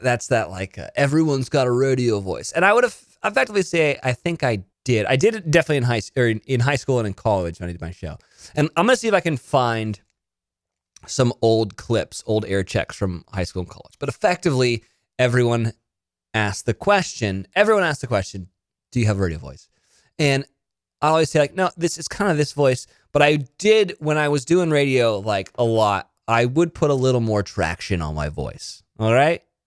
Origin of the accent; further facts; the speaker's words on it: Monterey, California, United States; born there; I was born in Monterey, California, which is where they film Big Little Lies.